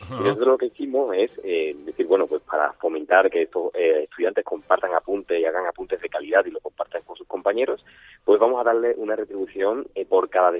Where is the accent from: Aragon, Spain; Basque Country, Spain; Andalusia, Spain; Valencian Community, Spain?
Andalusia, Spain; Seville; Somos todos de Sevilla, estudiamos en la Universidad de Sevilla